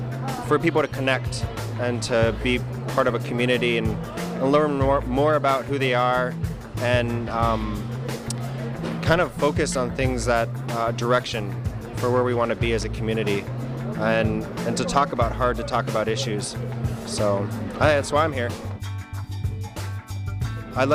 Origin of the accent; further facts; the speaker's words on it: Eagle River, Alaska, United States; also born or lived in Bethel; I was born in Bethel and raised in Eagle River